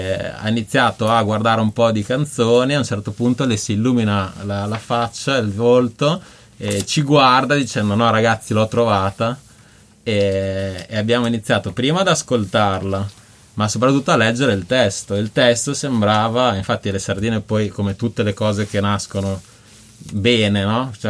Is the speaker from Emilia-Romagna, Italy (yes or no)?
yes; Bologna, Emilia-Romagna, Italy; è difficile non avere un rapporto con … nascendo e crescendo a Bologna